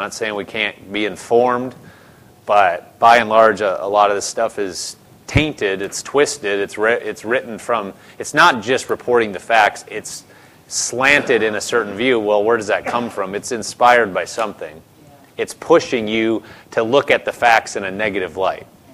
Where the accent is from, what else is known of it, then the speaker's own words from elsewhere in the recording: Omaha, Nebraska, United States; I grew up in Nebraska. Omaha, that side of Nebraska borders the Missouri.